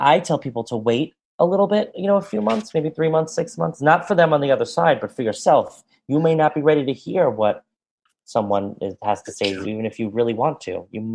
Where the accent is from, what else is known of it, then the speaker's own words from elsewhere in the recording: New York, United States; you know, I grew up, I'm Italian, I'm from New York.